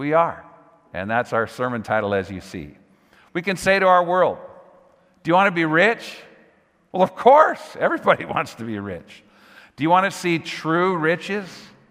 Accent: Sun Valley, California, United States; We never saw them growing up in Southern California. But my mom's Italian parents, they were just 5 minutes away growing up in Sun Valley.

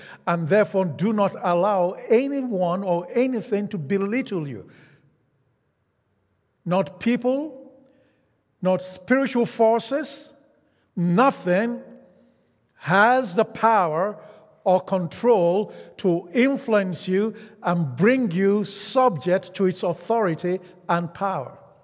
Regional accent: Nigeria; now in Canada; Yes, I still am Nigerian. Yes, I'm still Canadian. Yes, I'm still all of that in the natural.

